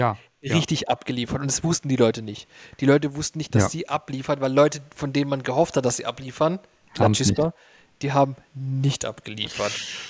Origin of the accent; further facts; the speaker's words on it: Finland; ich komme aus Finnland